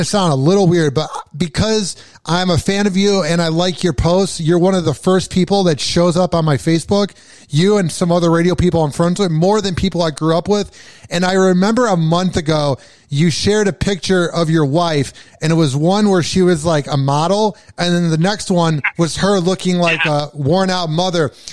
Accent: Chicago, Illinois, United States; I'm from Chicago, so like there's a lot of local DJs back in the day

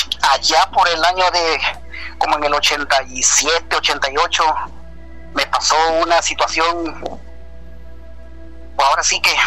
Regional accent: Isla, Veracruz, Mexico; Gracias, estoy aquí en Coatza porque soy trailero, de hecho yo soy de Ciudad Isla.

